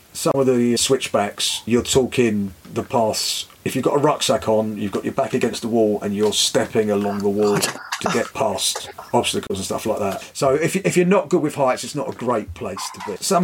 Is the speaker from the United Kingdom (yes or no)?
yes; England, United Kingdom; but for me as an Englishman, temperatures were insane.